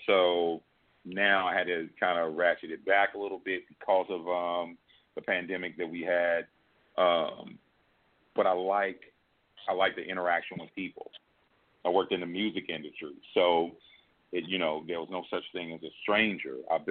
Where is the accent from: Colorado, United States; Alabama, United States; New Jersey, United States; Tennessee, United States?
Tennessee, United States; Nashville; another friend who I grew up with here in Nashville